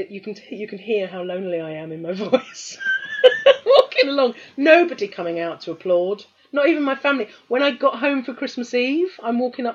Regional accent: South East England, United Kingdom; accent: Sussex; Yeah, I did a walk, again, my Sussex accent, walk.

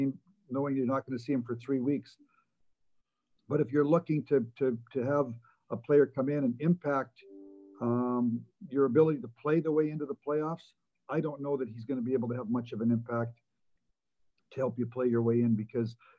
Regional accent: Canada; I guess I'm going to give you my thoughts being a Canadian.

